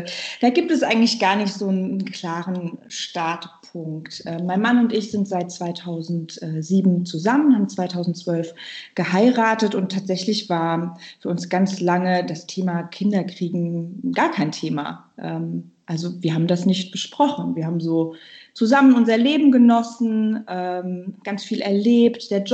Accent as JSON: {"language": "German", "region": "Hesse", "country": "Germany", "said": "ich bin 39 Jahre alt. Ich komme aus dem Rhein-Main-Gebiet und lebe hier mit meinem Mann gemeinsam in einem Haus."}